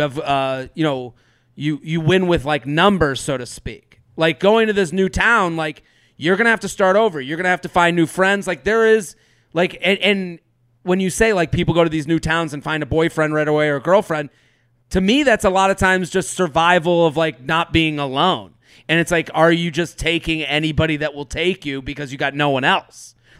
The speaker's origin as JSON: {"language": "English", "region": "Massachusetts", "country": "United States", "tie": "born or raised there", "said": "I grew up, again, I'm going back to growing up outside of Boston."}